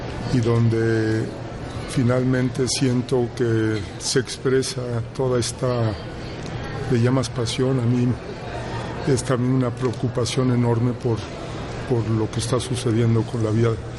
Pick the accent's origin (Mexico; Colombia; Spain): Mexico; Soy de aquí, de México.